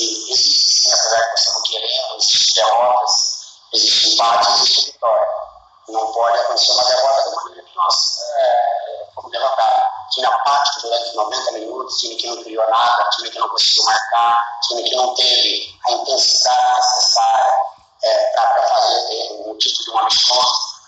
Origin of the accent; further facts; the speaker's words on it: Brazil; torcendo para o Flamengo, porque sou brasileiro